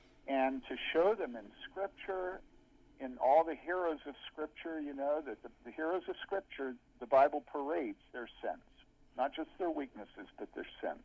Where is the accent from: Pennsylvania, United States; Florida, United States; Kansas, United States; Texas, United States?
Pennsylvania, United States; Havertown; we grew up 11 minutes from your church, and I grew up on Rodman Avenue in Havertown.